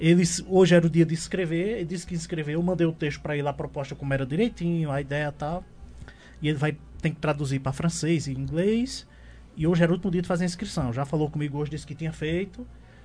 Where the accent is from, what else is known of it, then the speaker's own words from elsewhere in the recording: Paraíba, Brazil; moved away as an adult; Então eu criei laços com a Paraíba. Eu vim embora da Paraíba em 99 para me ordenar